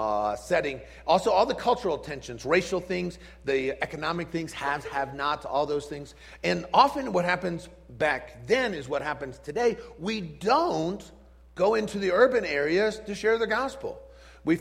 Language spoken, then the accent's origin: English; Washington, D.C. area, United States; When I was a kid growing up outside Washington, D.C., we were not allowed to cross the district line.